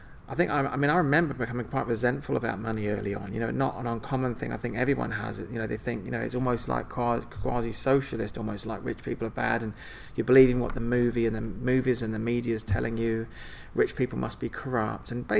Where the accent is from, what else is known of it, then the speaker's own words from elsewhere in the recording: London, United Kingdom; I was born and raised in London, so I've been around people that would work in the City of London stock market.